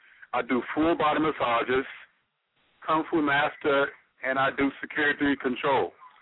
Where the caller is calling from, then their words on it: Linden, New Jersey, United States; I am calling from Linden, New Jersey